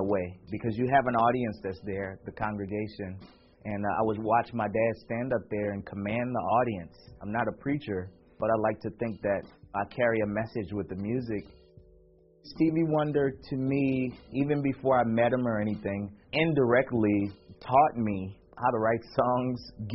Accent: New Orleans, Louisiana, United States; born there; I was born in New Orleans, Louisiana. My father is a preacher, so I grew up a preacher's kid.

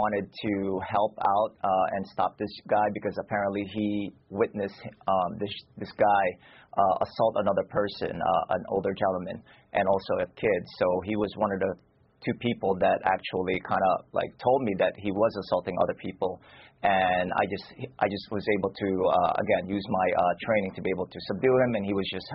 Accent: New York City, New York, United States; And I grew up in New York City, so it's really, really been bad recently.

